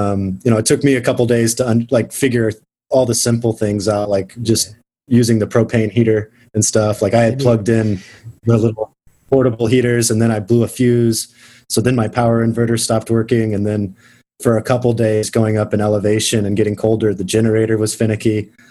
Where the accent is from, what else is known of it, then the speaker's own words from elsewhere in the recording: Oklahoma, United States; My dad had an RV when I was growing up in Oklahoma, and we'd go to some places, but I had never driven anything like that.